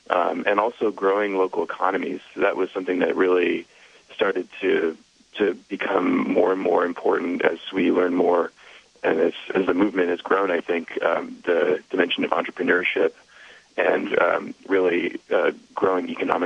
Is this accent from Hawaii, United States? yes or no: no; Berkeley, California, United States; Yeah, I'm from Berkeley originally. I grew up here, and then went to school in New York, but came back to work and live.